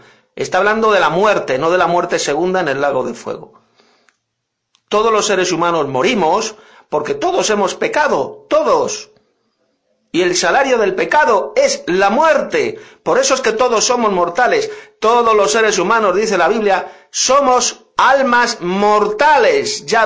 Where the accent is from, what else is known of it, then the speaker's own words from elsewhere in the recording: Madrid, Community of Madrid, Spain; de Madrid, España.